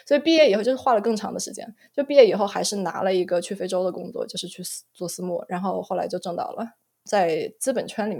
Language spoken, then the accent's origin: Chinese; Hubei, China; 农村，我是在农村出生的，然后在农村长大的。我是大概2年级的上学期和下学期之间搬到城里面去的